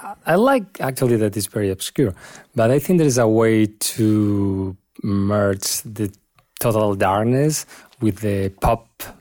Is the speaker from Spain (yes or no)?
yes; Spain; I grew up in Spain